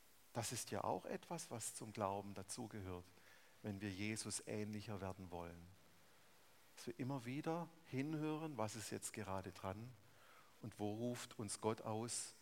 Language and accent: German; Germany; Also ich bin Deutscher.